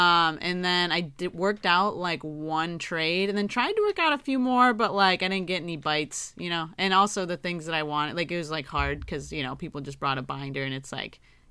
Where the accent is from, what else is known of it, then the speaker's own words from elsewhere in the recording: Michigan, United States; We used to have a Bo Reeks in my hometown in Michigan.